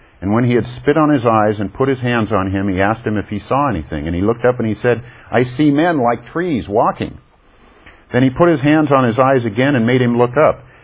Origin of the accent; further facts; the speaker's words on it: United States; being an American, Western, growing up with more individualistic values